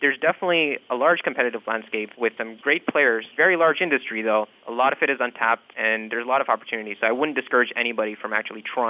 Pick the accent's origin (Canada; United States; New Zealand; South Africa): Canada; making a dent in the aerospace industry as a Canadian